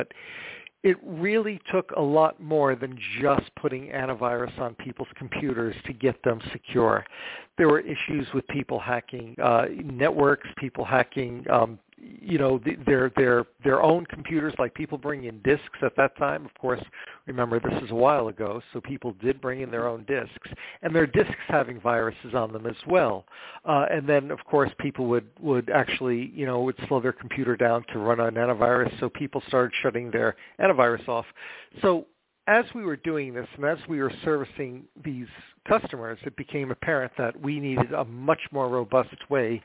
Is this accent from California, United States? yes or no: no; New York City, New York, United States; now in Cary, United States; I'm originally from New York City, and we have clients up there that we service as well.